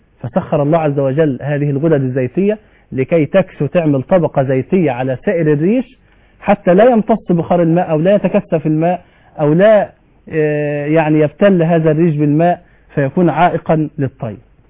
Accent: Egypt; عندنا في مصر

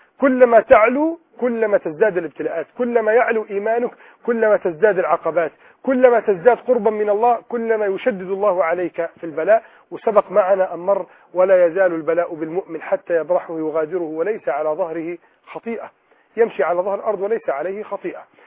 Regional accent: Egypt; بلدنا مصر

